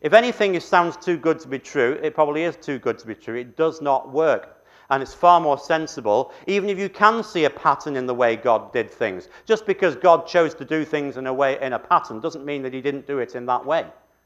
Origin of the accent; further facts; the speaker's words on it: England, United Kingdom; Because I'm English